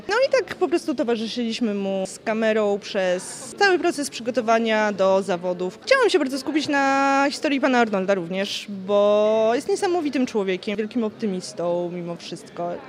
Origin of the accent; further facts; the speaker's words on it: Białystok, Podlaskie Voivodeship, Poland; Urodziłam się w Białymstoku, wychowałam się w Białymstoku i mieszkałam tutaj przez większość życia.